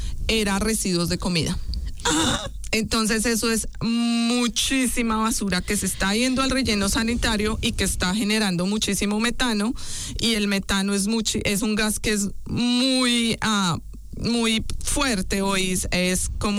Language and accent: Spanish; Bogotá, Colombia; soy colombiana, pero vengo de Bogotá.